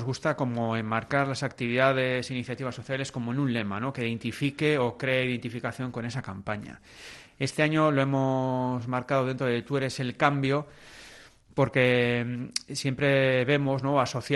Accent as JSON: {"language": "Spanish", "region": "Basque Country", "country": "Spain", "said": "de todo lo que hemos sufrido como pueblo vasco y demás"}